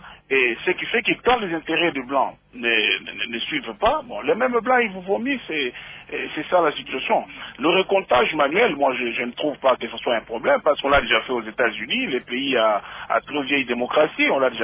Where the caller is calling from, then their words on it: Lubumbashi, Haut-Katanga, DR Congo; Ah, l'actualité chez nous à Lubumbashi